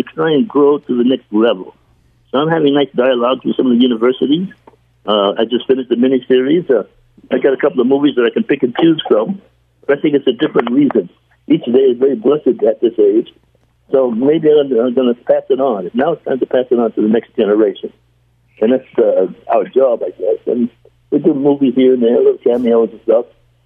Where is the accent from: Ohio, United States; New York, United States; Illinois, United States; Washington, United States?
New York, United States; Brooklyn; born there; I was born in 1936 in Brooklyn, New York.